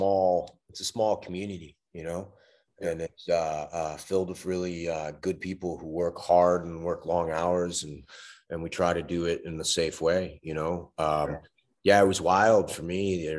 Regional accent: New York City, New York, United States; I'm a kid from New York City. I still live in New York City.

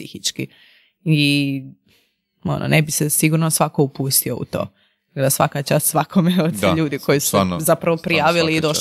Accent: Croatia; dok kod nas u Hrvatskoj ono, izađeš iz

